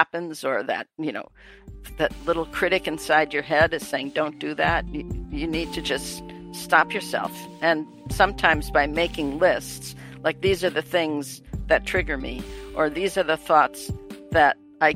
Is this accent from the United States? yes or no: yes; Wisconsin, United States; I've always been a Packers fan because I'm from Wisconsin.